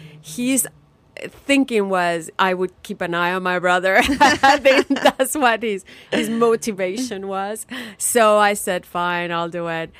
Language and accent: English; Puerto Rico; moved away as an adult; now in California, United States; I came to California to study.